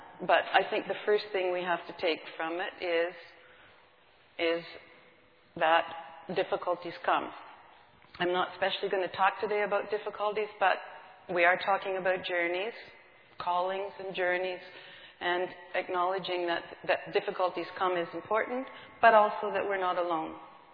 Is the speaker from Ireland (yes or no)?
no; Canada; But we're Canadian after all